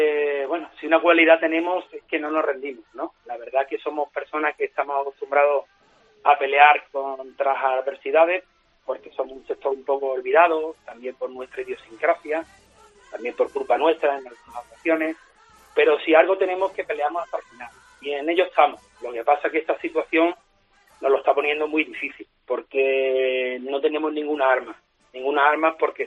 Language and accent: Spanish; Seville, Andalusia, Spain; yo soy de aquí de Sevilla, vivo en Sevilla, mi familia es de aquí, mis hijos ya se han criado aquí.